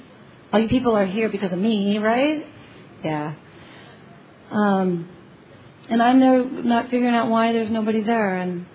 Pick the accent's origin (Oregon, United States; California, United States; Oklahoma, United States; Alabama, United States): Oregon, United States; now in Arizona, United States; I come from Oregon, let me tell you how we do it.